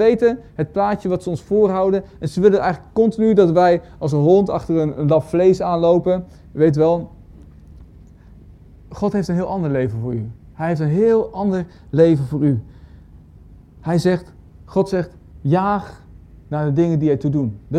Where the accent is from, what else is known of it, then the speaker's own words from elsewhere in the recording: Roosendaal, North Brabant, Netherlands; Maar en ik kom dan uit Roosendaal, West-Brabant.